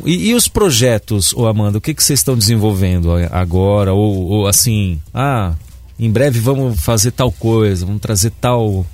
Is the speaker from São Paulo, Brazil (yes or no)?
yes; São Paulo, Brazil; Eu falo porque eu vim de São Paulo